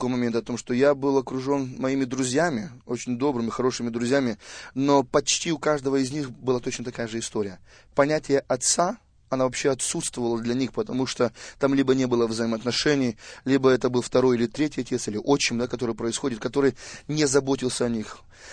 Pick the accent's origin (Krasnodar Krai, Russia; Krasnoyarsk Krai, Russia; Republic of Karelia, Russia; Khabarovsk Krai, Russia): Khabarovsk Krai, Russia; Komsomolsk-on-Amur; born there; я родился в России, Союзе, да, в городе Комсомольск-на-Амуре.